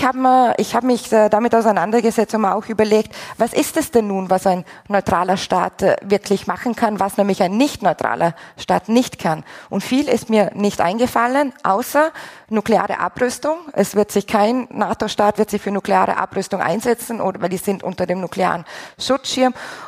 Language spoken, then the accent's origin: German; Austria; Also ich denke als Österreicherin